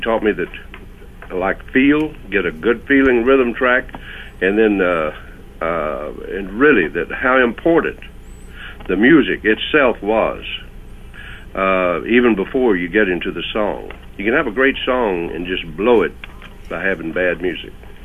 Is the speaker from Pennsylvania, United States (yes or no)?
no; Texas, United States; Growing up in Texas was kind of like being snatched up by the hair of the head.